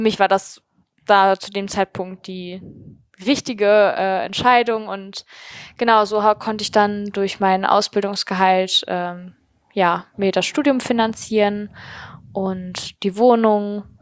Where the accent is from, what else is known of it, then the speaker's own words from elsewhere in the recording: Jever, Lower Saxony, Germany; born there; Also man muss dazu sagen, dass ich nicht aus Remscheid komme. Ich bin in Jever geboren, das kennen die wahrscheinlich die meisten von dem Bier, von dem Jever-Bier.